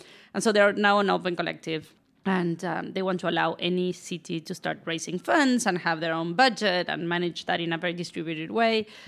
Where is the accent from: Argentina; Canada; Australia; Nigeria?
Argentina; moved away as an adult; now in New York, United States; I am from Argentina